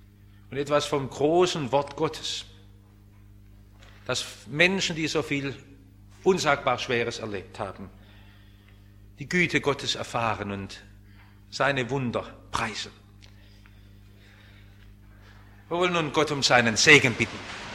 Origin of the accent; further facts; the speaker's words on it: Germany; Man stößt auf Schritt und Tritt auf diese Frage auch in unserem Leben und wir als Deutsche können an Israel so wenig tun.